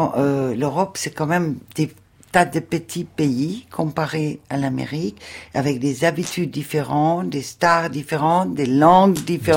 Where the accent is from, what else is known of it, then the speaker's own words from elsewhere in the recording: France; Mais en tant que Français, c'était un tout petit peu, compliqué.